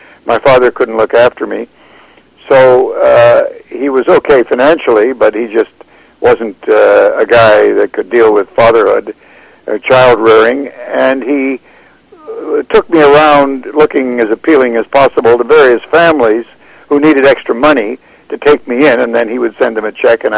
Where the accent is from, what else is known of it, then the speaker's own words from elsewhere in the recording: Prince Rupert, British Columbia, Canada; This was during the war when I was growing up in Rupert.